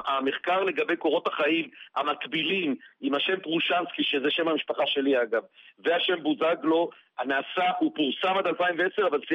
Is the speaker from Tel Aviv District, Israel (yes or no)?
yes; Bat Yam, Tel Aviv District, Israel; אני אשכנזי, אני לא בא בשם המזרחיים, אני לא מזרחי, גדלתי במשפחה אשכנזית, אומנם בבת ים, באלי כהן, ג'סי כהן וכו' וכו', אבל וכולם, ואני נתפס כמרוקאי, אבל אני ממש אשכנזי